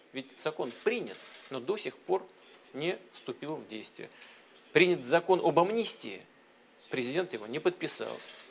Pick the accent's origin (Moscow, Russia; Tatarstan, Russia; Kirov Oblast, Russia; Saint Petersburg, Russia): Saint Petersburg, Russia; мой родной город Петербург, который на протяжении длительного времени был столицей российского государства.